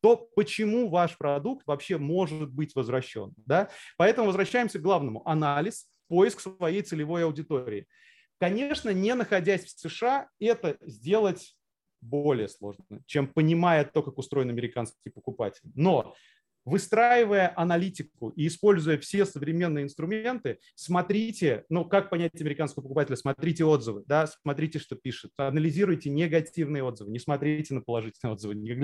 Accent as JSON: {"language": "Russian", "country": "Russia", "said": "поскольку я также предприниматель из России"}